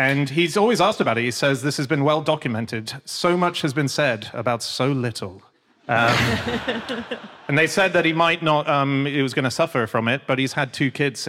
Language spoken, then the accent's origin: English; Australia; I am Australian.